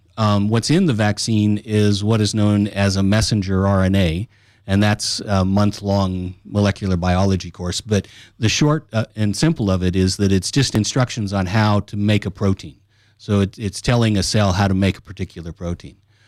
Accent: United States; I come from the United States, and I was a university professor at a medical school or several medical schools in the U.S.

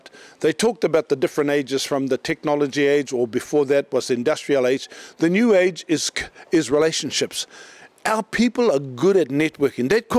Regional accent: Moerewa, New Zealand; I come from Moirua, you know, we've been in the past just that rural community with all the rural economics around farming, you know, freezing works, all that sort of stuff.

